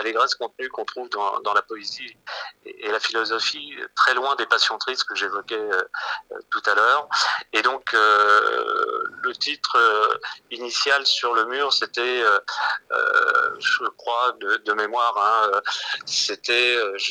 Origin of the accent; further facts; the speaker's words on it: Paris, Île-de-France, France; je suis parisien et je me balade beaucoup dans Paris à pied.